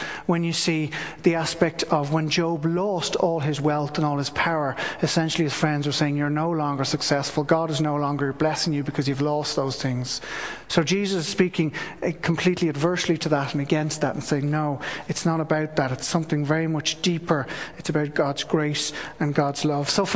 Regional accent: Ireland; rather to really look at what it means for us as Irish people.

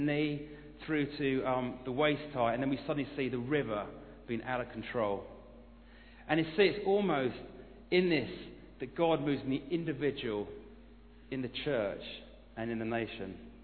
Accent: Chorleywood, East of England, United Kingdom; Growing up in Chorleywood

